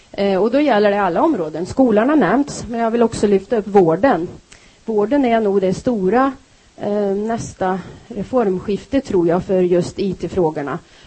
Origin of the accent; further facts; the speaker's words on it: Skövde, Västra Götaland County, Sweden; jag är från Skövde, alltså skaraborgare, sitter i trafikutskottet